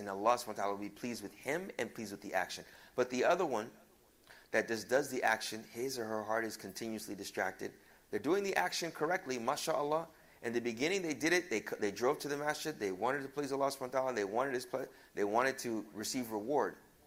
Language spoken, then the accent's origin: English; Arlington, Texas, United States; born there; My parents came to this country. I was born in Arlington, Texas. My parents came from Ghana, then went to Chicago